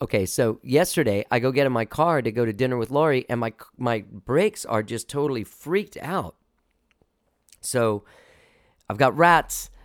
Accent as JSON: {"language": "English", "town": "Miami", "region": "Florida", "country": "United States", "said": "You know, I come from Miami."}